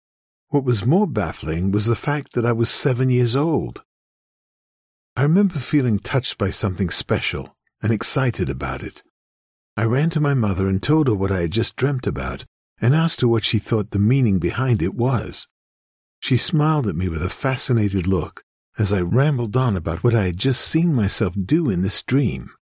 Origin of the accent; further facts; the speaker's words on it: Yonkers, New York, United States; I grew up in South Yonkers, New York, a fairly large city with a closely knit Jordanian community within a melting pot of ethnicities. I was raised in a Christian household with my parents, brother, and 3 sisters.